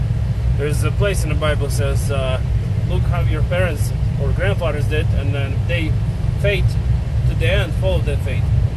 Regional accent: Washington, United States; I'm from Washington, and in Olympia we have those hearings and the new laws

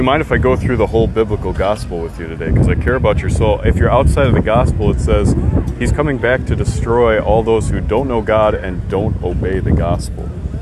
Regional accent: Midwest, United States; We're actually traveling street preachers. We're originally from the Midwest, but we travel all over the place.

